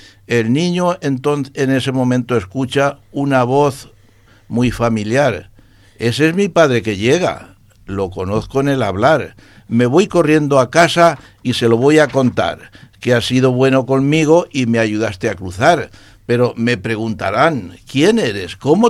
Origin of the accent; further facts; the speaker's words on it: Elche, Valencian Community, Spain; moved away as an adult; soy de Elche. Yo sí, vine aquí con 18 años